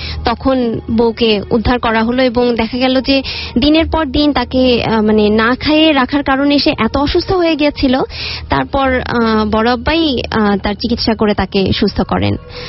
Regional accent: Jatrabari, Dhaka Division, Bangladesh; Hello listeners … এসেছি যাত্রাবাড়ি থেকে।

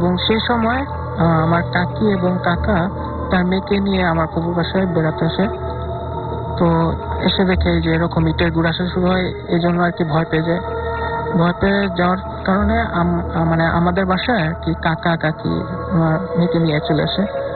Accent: Dhaka, Dhaka Division, Bangladesh; লালবাগ থেকে আসছি।

